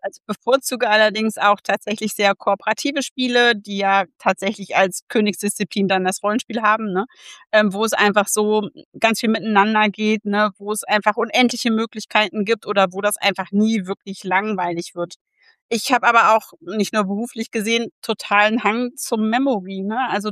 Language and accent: German; Göttingen, Lower Saxony, Germany; ich komme aus Göttingen und bin hier Logopädin.